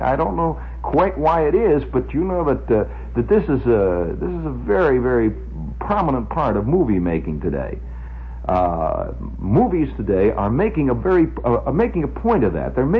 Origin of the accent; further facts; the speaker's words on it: Stratford-upon-Avon, West Midlands, United Kingdom; moved away; also born or lived in Cleveland, United States; I was born in Cleveland, although we shortly thereafter moved to Stratford on Avon.